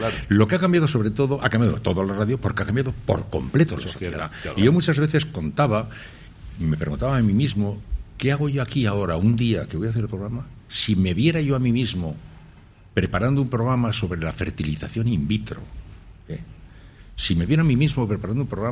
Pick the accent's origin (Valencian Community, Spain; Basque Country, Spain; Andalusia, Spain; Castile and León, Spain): Basque Country, Spain; siendo vasco encima